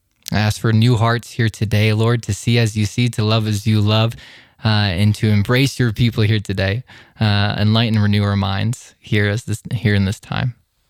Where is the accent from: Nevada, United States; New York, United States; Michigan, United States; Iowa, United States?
Iowa, United States; So I'm originally from Iowa. And I love just each and every day we would have Sunday meals.